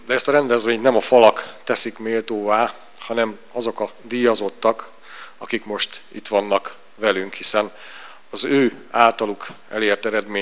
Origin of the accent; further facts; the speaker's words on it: Hungary; magyarként mindig nagy büszkeséggel, örömmel és némi meghatódottsággal tölt el az, hogy hallgathatom a himnuszt